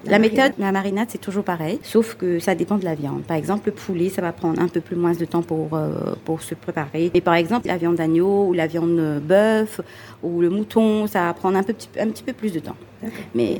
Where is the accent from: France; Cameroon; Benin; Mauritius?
Mauritius; Chez nous, à Maurice, on prépare le biryani plus précisément avec la cuisse de poulet.